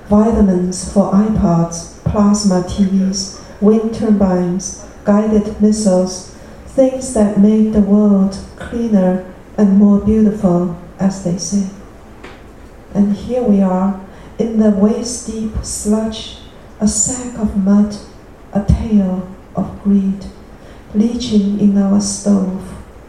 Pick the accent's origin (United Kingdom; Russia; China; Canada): China; moved away as an adult; also born or lived in New York; now in Falcon Heights, United States; I'm from China, by the way. And I lived in New York for 30 years and been here since 1998. Now, this is the longest place I've ever lived.